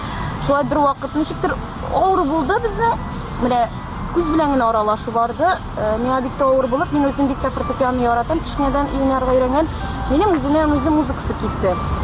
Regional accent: Aznakayevo, Tatarstan, Russia; now in Kazan, Russia; Дөресен әйткәндә, мин үзем Азнакайда туып үстем. Мин туган ягым ул.

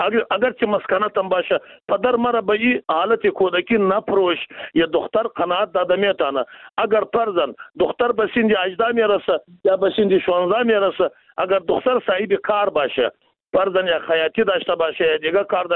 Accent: Afghanistan; ما شما از افغانستان هستیم

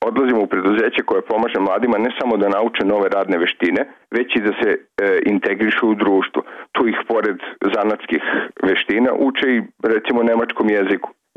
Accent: Serbia; iz Srbije smo

